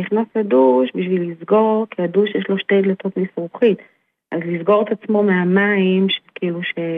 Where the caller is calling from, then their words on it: Central District, Israel; שלום לך, אנחנו מהמרכז